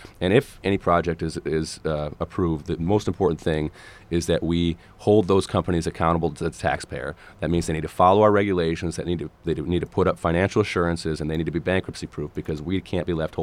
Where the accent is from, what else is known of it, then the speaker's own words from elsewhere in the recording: Crosby, Minnesota, United States; where I grew up in Crosby, Arrington.